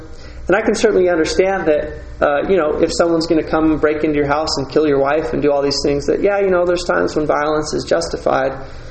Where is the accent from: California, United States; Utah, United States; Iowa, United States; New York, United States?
Utah, United States; Salt Lake City; growing up in Salt Lake, going to soccer games and going to high school